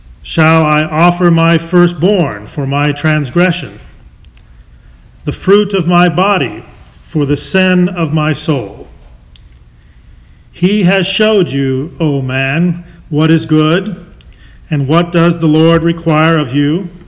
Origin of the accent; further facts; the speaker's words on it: Lawton, Oklahoma, United States; I grew up in Lawton, Oklahoma, not too far from here, and some of my earliest experiences and memories are of hiking in the Wichita Mountain Wildlife Refuge.